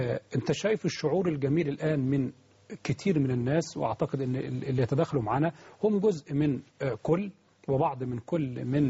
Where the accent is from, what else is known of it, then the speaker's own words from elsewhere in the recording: Egypt; احنا كلنا مصريين